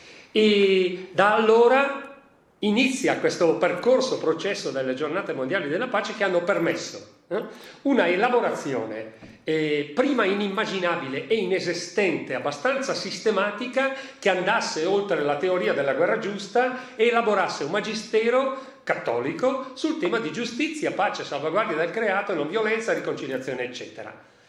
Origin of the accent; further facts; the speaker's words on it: Brescia, Lombardy, Italy; ma perché sono di Brescia. Brescia è stata ed è uno dei leader mondiali di produzione di armi leggere